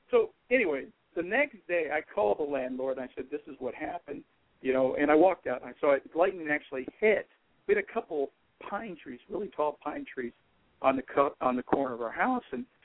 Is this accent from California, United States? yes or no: yes; California, United States; I used to live in Mississippi, and, you know, I'm from California, and you can give me a good earthquake any day of the week